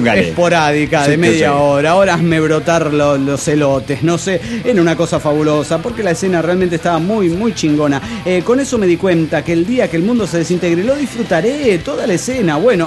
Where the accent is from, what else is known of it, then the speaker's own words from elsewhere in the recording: Villahermosa, Tabasco, Mexico; de Villahermosa, Tabasco, México.